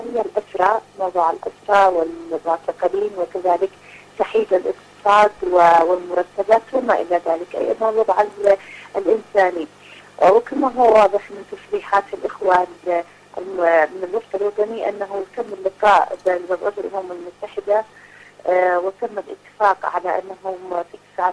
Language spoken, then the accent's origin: Arabic; Yemen; لكن نحن كيمنيين ونلحظ على أرض الواقع شيء آخر